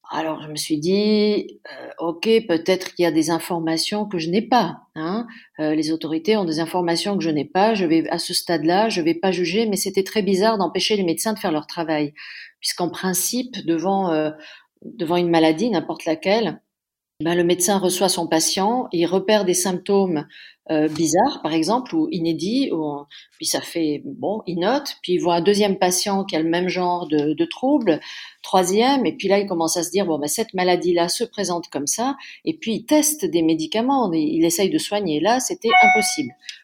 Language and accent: French; Nice, Provence-Alpes-Côte d'Azur, France; J'ai été conçue en Suisse et je suis née à Nice. Voilà. Donc j'ai passé toute ma vie d'enfant, d'adolescente et de jeune adulte à Nice. C'était ma patrie.